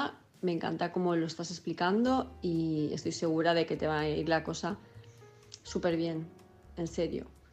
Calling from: Palma de Mallorca, Balearic Islands, Spain; de Palma de Mallorca, y mi mensaje es para

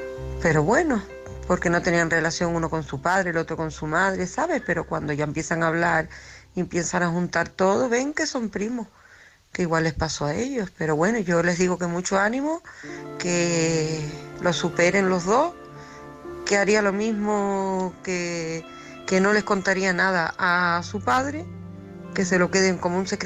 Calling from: Canary Islands, Spain; de Tenerife.

